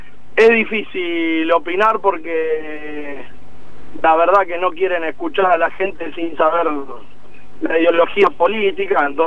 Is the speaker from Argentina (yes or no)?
yes; Buenos Aires, Argentina; No, soy de Capital y soy productor en Pergamino.